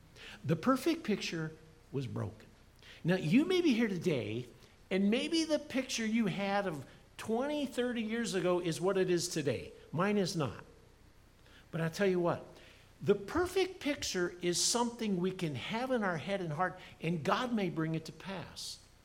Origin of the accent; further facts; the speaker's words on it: Iowa, United States; I shared with the church family when I was 14, growing up in Iowa.